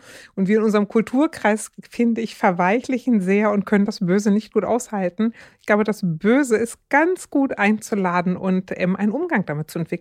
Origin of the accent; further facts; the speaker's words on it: Zonenrandgebiet (inner German border area), Germany; ich komme aus dem Zonenrandgebiet und ich bin mit dem DDR-Fernsehen groß geworden.